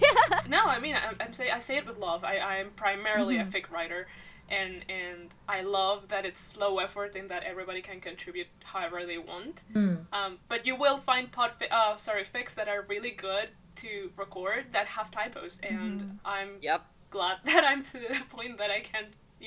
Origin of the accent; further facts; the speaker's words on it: Spain; English is a second language; I'm Spanish and English is not my first language.